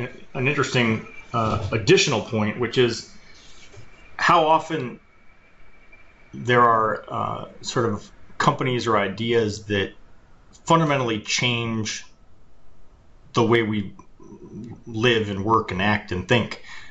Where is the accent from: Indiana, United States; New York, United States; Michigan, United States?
Michigan, United States; Detroit; I'm from Detroit.